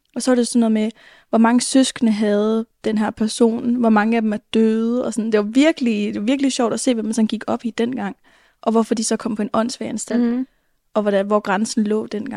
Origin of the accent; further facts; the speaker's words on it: Jutland, Denmark; Jeg har lige været hjemme i Jylland med min kæreste.